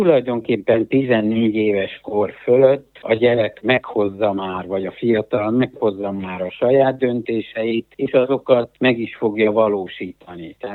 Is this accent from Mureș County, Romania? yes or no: yes; Târgu Mureș, Mureș County, Romania; Én is Marosvásárhelyi vagyok